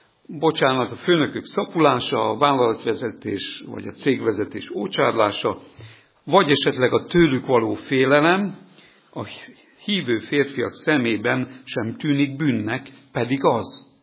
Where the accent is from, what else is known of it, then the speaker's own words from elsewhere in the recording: Hungary; hiszen hát magyarok vagyunk, meg hívő emberek is vagyunk.